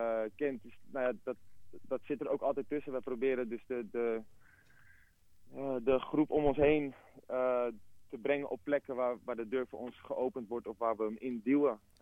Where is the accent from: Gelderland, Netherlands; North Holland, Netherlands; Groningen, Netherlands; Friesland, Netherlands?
North Holland, Netherlands; Heerhugowaard; born there; Ik ben zelf geboren in Rijgersbosch. Dus de connectie die ik heb met de buurt is een hele organische.